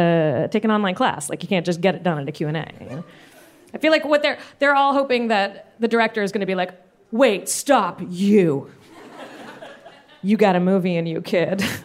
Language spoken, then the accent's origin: English; Florida, United States; I am from Florida.